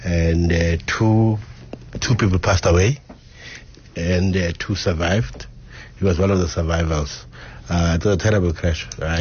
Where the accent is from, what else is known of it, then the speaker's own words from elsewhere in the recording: South Africa; also born or lived in Netherlands / Paris, France; I was at the University of Pretoria, but I'm South African as it is. I studied in Holland, and I lived in Paris for about 8 years